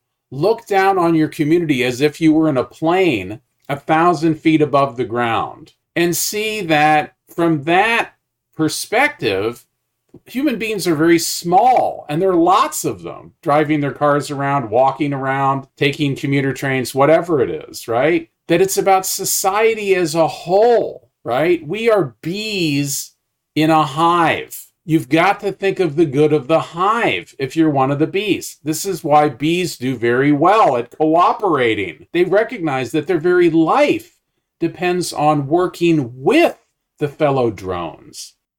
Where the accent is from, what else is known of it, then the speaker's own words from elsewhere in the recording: Indiana, United States; It's Nebraska. I'm from Indiana.